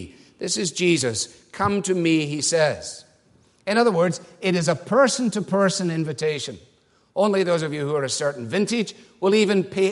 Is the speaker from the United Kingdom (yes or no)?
yes; Scotland, United Kingdom; as a Scot, that was and remains a significant issue.